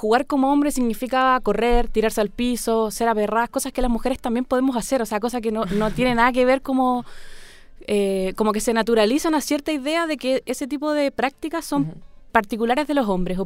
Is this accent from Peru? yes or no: no; Copiapó, Atacama, Chile; cuando vivía en mi ciudad natal, en Copiapó, cuando era chica.